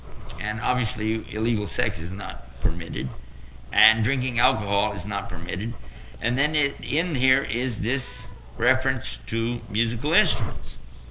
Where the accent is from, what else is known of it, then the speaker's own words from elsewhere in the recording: Texas, United States; now in Washington, United States; I want to go back to Washington, D.C. We don't, by the way, I'm from Texas originally. We don't have earthquakes in Texas.